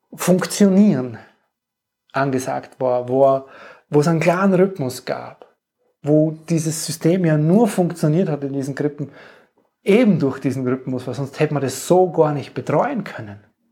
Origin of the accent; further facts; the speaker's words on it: Germany; ich bin in der DDR aufgewachsen.